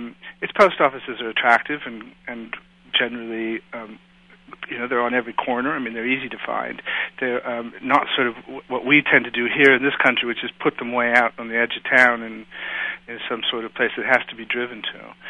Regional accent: United States; because I'm an American, it seems and is genuine, whereas if I were British, it would be a lot more smug.

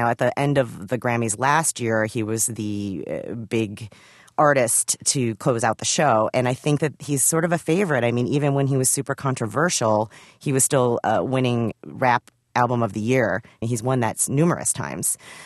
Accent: Philippines; because that's really rare for me to actually have that opportunity as a Filipina myself.

